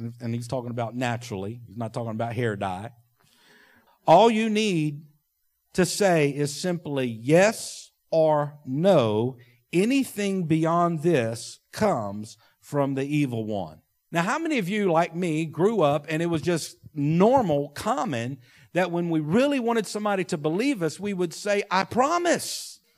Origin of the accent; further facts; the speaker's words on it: United States; and I'm an American and I'm free, I can say whatever I want.